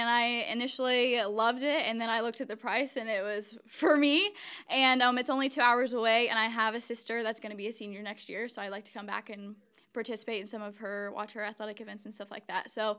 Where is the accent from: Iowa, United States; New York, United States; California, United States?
Iowa, United States; Walnut; I'm from Walnut, Iowa, and I am a senior here at AHSTW.